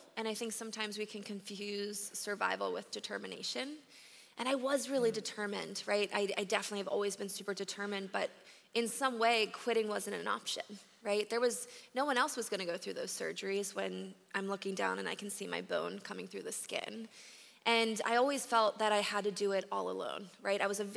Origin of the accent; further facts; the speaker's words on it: Baltimore, Maryland, United States; also born or lived in Russia; went to Russia in March of 1993 to get me and another little boy, Josh, and brought us to the U.S., I'm from Baltimore, Maryland